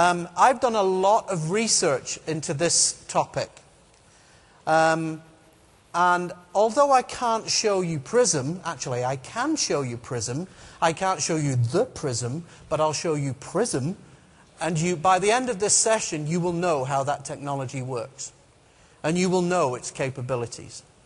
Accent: Scotland, United Kingdom; I'm from Scotland.

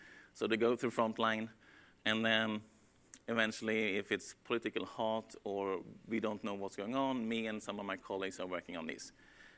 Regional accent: Stockholm, Stockholm County, Sweden; English is a second language; As I said, I'm from Stockholm.

